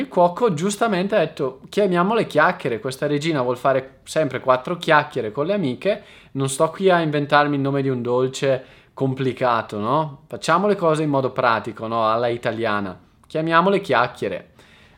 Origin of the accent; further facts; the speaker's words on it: Concesio, Lombardy, Italy; anche nel mio paesino a Concesio, che è un comune della provincia di Brescia, quando ero piccolo andavo ad assistere al carnevale